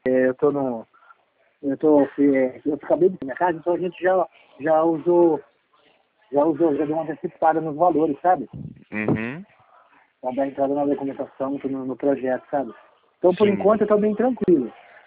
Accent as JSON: {"language": "Portuguese", "town": "Bauru", "region": "São Paulo", "country": "Brazil", "said": "eu sou de Bauru."}